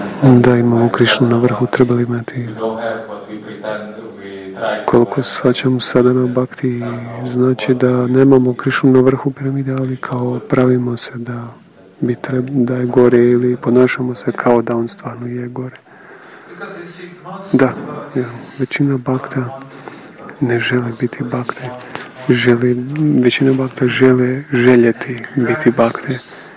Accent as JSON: {"language": "Croatian", "country": "Croatia", "said": "Ja sam isto Hrvat"}